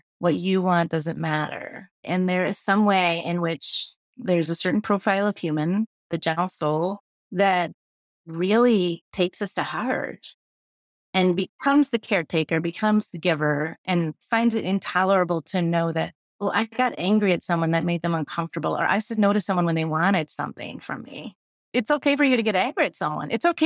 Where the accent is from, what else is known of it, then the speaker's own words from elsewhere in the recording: Midwest, United States; also born or lived in Boston; I mean, I'm from the Midwest, so I'm not naturally suspicious and most gentle souls aren't naturally suspicious. But, you know, a few years in Boston was kind of like, what is this person talking to me?